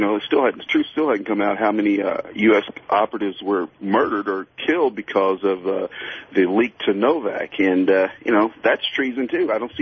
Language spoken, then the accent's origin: English; United States; as you know, I'm African American